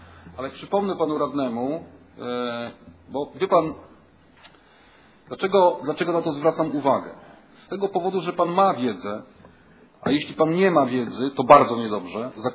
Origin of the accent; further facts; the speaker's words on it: Gryfino, West Pomeranian Voivodeship, Poland; born there; jesteśmy gryfiniakami z urodzenia